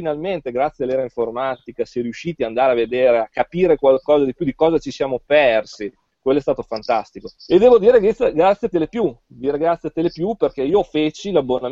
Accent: Bologna, Emilia-Romagna, Italy; Io vengo da Bologna, Basket City per eccellenza

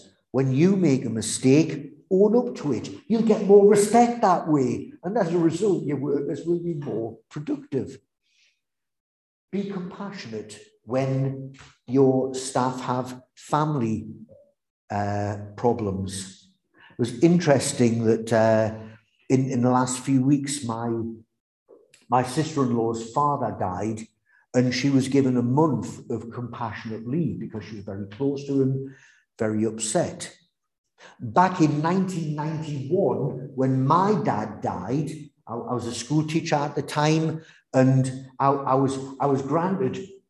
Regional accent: Newcastle, North East England, United Kingdom; I hope you can hear from the accent that I'm proudly from Newcastle.

